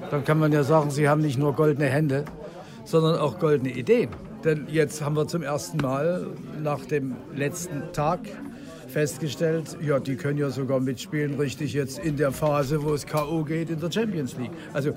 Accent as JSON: {"language": "German", "town": "Backnang", "region": "Baden-Württemberg", "country": "Germany", "said": "ich stamme aus Backnang. Nebenan ist dieses Asbach und das Groß-Asbach."}